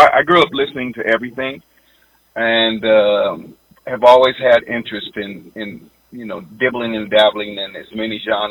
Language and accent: English; Denver, Colorado, United States; I grew up in Denver